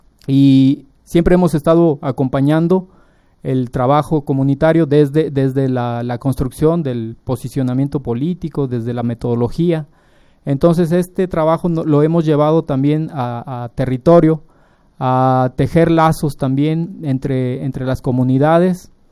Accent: Mexico; que somos de acá de México.

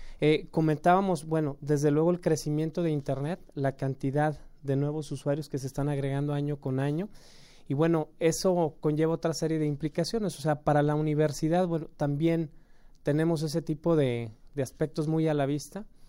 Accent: Mexico; para México pues es un derecho de como mexicano, pues es fundamental

